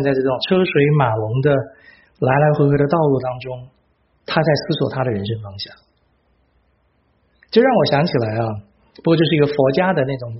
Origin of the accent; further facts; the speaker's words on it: Taiwan; moved away as an adult; now in United States; 当年我们从台湾过来的时候，我跟我太太一人两个皮箱，四个皮箱外加一个大铜电锅。